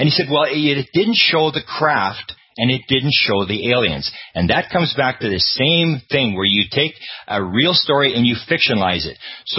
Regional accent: Canada; I come from Canada, and the Canadian government got out of the UFO business about the same time as the Americans in the late 60s.

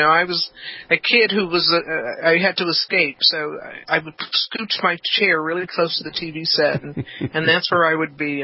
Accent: Hollywood, California, United States; I grew up in Hollywood. I grew up in Hollywood in not healthy ways.

